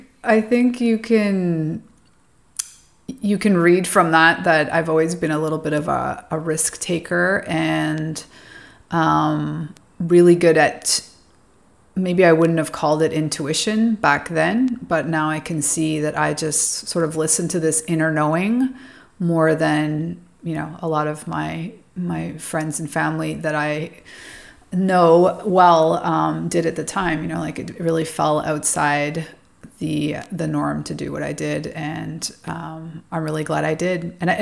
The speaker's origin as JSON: {"language": "English", "town": "Calgary", "region": "Alberta", "country": "Canada", "tie": "born or raised there", "moved": "as an adult", "lives_now": "Mexico", "said": "than if I was in my hometown, Calgary."}